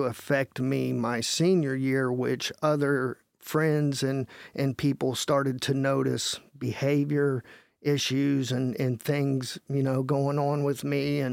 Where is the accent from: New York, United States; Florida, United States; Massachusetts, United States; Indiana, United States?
Indiana, United States; Hartford City; So grew up in Harford City. So, you know, I'm born and raised in Harford City, actually still live in Blackford County.